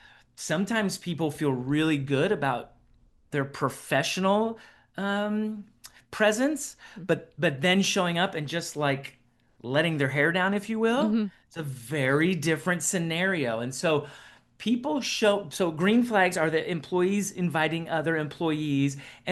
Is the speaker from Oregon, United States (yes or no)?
no; Ohio, United States; also born or lived in Oklahoma; now in Minnesota, United States; but I grew up in Ohio, so I grew up with Buckeyes. My mom makes the best Buckeyes ever. And so when I moved to Oklahoma and now I live in Minnesota, you know, that is not the same.